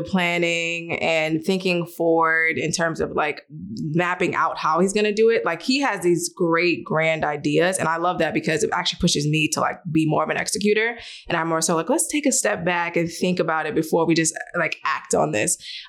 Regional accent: New York, United States; moved away as an adult; We were born and raised in New York.

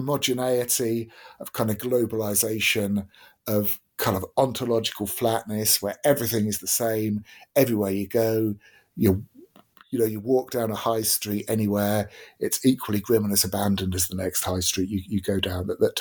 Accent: Deal, South East England, United Kingdom; And I remember, like, growing up in Deal in Kent, there was one tattoo studio there

